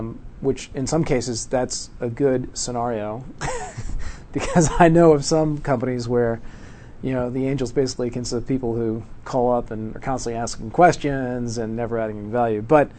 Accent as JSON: {"language": "English", "town": "Stillwater", "region": "Oklahoma", "country": "United States", "tie": "born or raised there", "also_born_or_lived": "Punjab, India", "said": "I was born in India. I was born in Punjab, which is the northwest province near the border with Pakistan. I came to the U.S. when I was very young, 4 years old, to Stillwater, Oklahoma, in 1967. So I've been here a long time."}